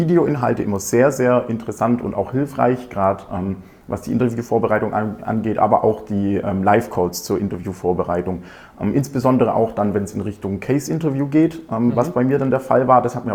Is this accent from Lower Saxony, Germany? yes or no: no; Baden-Württemberg, Germany; ich bin 22. Ich komme aus der Nähe auch von Aalen.